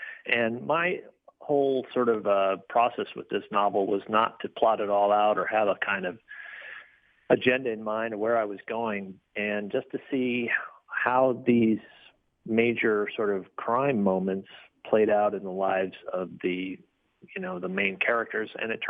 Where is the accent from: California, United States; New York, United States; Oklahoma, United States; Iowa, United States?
Iowa, United States; Iowa City; It's my hometown, as you mentioned, and it's a great bookstore, a great independent bookstore.